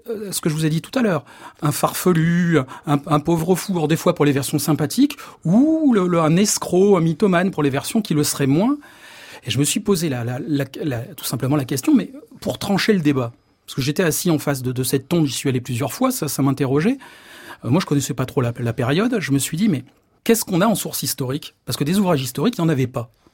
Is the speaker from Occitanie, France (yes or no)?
no; Paris, Île-de-France, France; born there; Je suis né à Paris, mais le village d'origine de mon père se situe juste à côté.